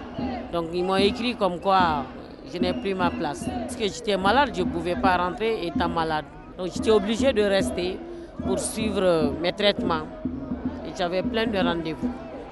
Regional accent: Bamako, Mali; moved away as an adult; now in France; Je viens du Mali. De Bamako, depuis 2001, je suis là.

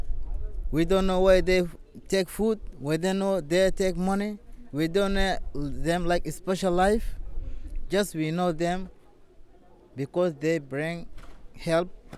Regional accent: Sudan; English is a second language; I come from Sudan, and everyone know the problem of Sudan. That means my problem, I'm not tourist, first of all. Just I need protection because I come from war areas.

